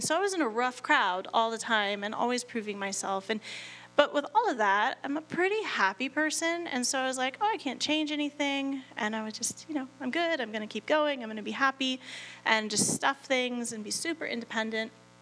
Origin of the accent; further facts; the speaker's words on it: Olympia, Washington, United States; born there; So I was born down in Washington, and my mom, she got married because she was pregnant, and then got divorced because she probably should never got married. And it was a really ugly divorce, like to the point where I think we left Olympia when I was 3